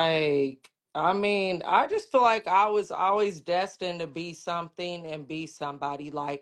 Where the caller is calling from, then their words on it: Glendale, Arizona, United States; Okay, so I'm in Arizona. I'm in Glendale, Arizona.